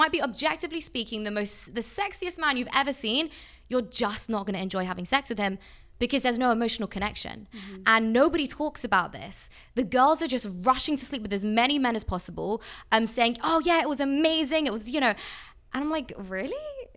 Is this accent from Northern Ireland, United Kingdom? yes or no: no; London, United Kingdom; born or raised there